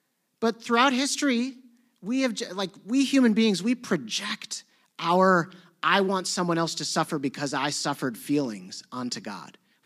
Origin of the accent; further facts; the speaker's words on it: United States; those of us who've just, like, in a passing way interacted with churches because we grew up in America